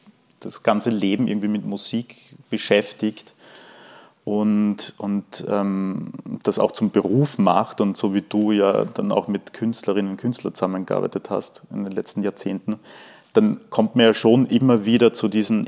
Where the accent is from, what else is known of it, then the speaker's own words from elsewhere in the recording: Feldkirchen in Kärnten, Carinthia, Austria; Feldkirchen in Kärnten.